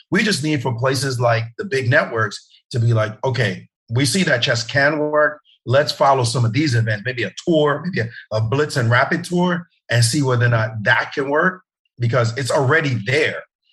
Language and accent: English; Brooklyn, New York, United States; also born or lived in Jamaica; You know, I'm from Brooklyn.